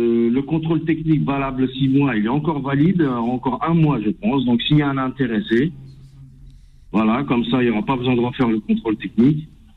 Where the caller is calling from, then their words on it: Argenteuil, Île-de-France, France; Moi, je suis d'Argenteuil